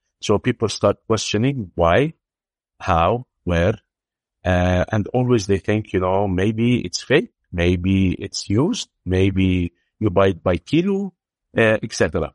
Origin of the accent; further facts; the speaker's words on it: Beirut, Beirut Governorate, Lebanon; now in Dubai, United Arab Emirates; Me and my partner, we are both Lebanese. We were raised in Beirut.